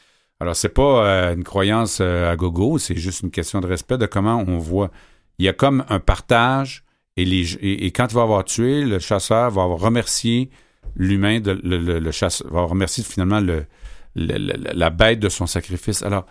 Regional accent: Sorel, Quebec, Canada; J'ai grandi à Sorel, où est-ce qu'on entendait les gens tirer aussi?

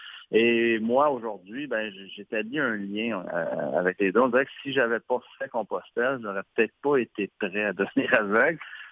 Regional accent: Chambly, Quebec, Canada; à Chambly, dans mon patelin, à Chambly

